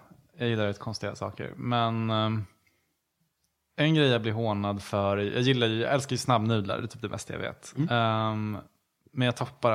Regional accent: Gävle, Gävleborg County, Sweden; jag kommer från Gävle. Alltså det är en väldigt sportig stad.

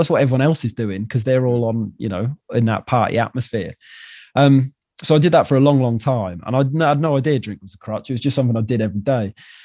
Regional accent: Wales, United Kingdom; moved away; I'm from Wales and I moved here. So I don't know. I do now. I've been here 10 years.

